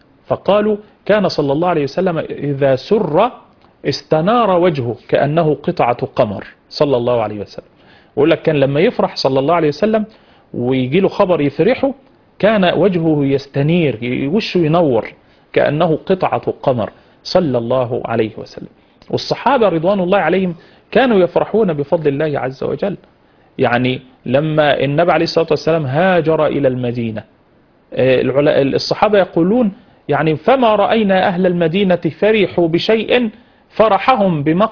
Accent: Egypt; احنا عندنا في مصر بنسميه الفرح

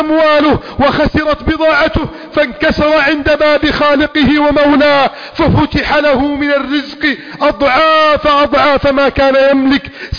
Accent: Egypt; بلدنا مصر

